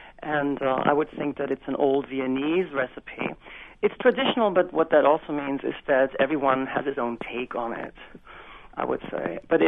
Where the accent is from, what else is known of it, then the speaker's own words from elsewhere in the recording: Germany; I grew up with this in Germany